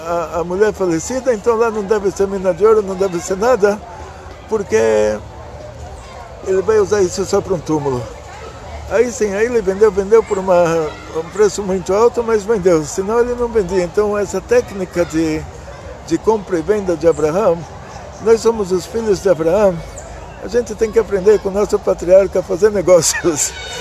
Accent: Brazil; moved away as an adult; now in Israel; falei para vocês, eu saí do Brasil com 18 anos, fui estudar na Yeshiva em Israel. Não fiz universidade aqui, o português que eu me lembro é o português da rua.

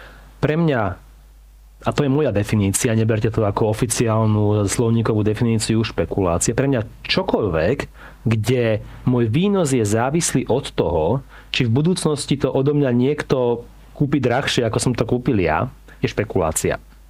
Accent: Martin, Žilina Region, Slovakia; Ja som tiež Martinčan.

